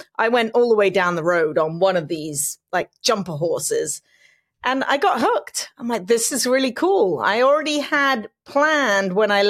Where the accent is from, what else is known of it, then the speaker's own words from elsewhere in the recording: South West England, United Kingdom; I grew up in Somerset, which is the southwest part of England, and jump racing is prevalent.